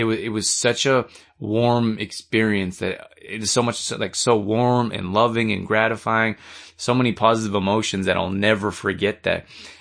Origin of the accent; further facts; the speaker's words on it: United States; I'm from the U.S. as well, so I wanted to let people know that we are friendly here.